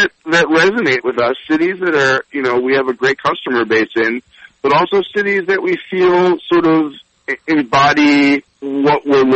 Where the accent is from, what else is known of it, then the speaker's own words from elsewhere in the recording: Philadelphia, Pennsylvania, United States; I grew up in Philadelphia, and I got to say, I never spent much time in Pittsburgh.